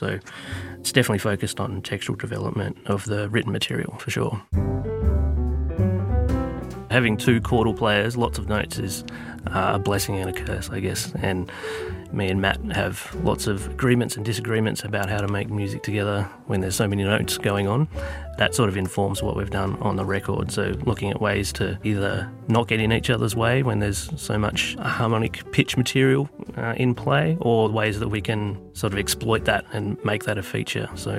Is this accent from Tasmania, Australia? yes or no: yes; Tasmania, Australia; Hi, this is … here, guitarist and composer from Tasmania. I grew up in Australia and have studied both here and abroad in Amsterdam. I'm currently based in Hobart